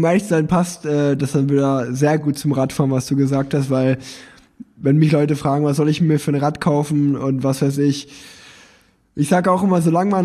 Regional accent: Unna, North Rhine-Westphalia, Germany; born there; Ich komme ja gebürtig aus Unna, das grenzt so an. Das Ruhrgebiet, Sauerland.

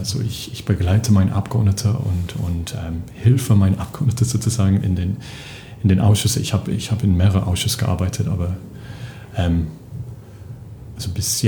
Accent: England, United Kingdom; German is a second language; moved away as an adult; now in Brussels, Belgium; also ich komme aus England, Akzent, hallo, ja. ich habe Europapolitik studiert und ganz lange her kam ich nach Brüssel

